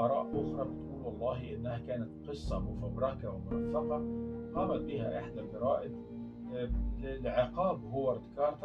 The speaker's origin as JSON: {"language": "Arabic", "country": "Egypt", "said": "كل حد بيشتغل في الآثار عندنا في مصر"}